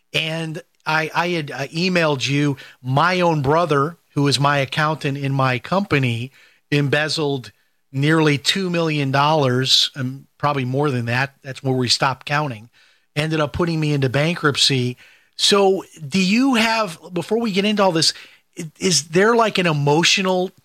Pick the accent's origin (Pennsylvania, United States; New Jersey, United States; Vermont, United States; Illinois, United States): Illinois, United States; Chicago; And I'm from Chicago, so I've been to Eastern many times.